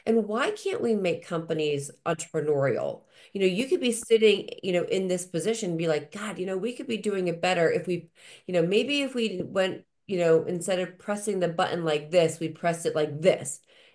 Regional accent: Massachusetts, United States; my parents were manufacturers reps, and I grew up in Massachusetts.

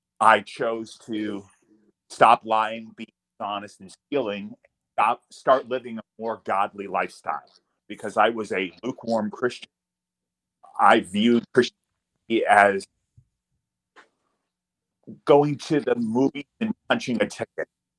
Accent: Tyngsborough, Massachusetts, United States; I grew up in Tickboro, Massachusetts. I had a best friend that lived behind me and the school bully that lived next to me.

